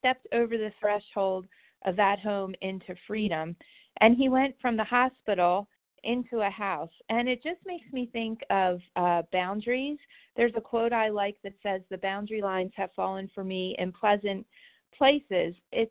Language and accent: English; New Jersey, United States; I'm from New Jersey.